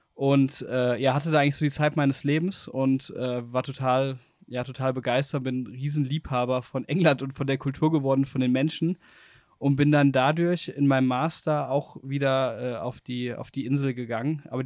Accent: Hesse, Germany; Ich komme bin aus dem Rheingau, da bin ich aufgewachsen. Also so in dem schönsten Teil Deutschlands, kann man sagen.

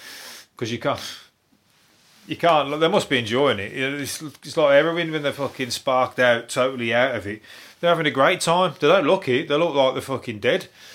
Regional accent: Birmingham, West Midlands, United Kingdom; I'm from Birmingham.

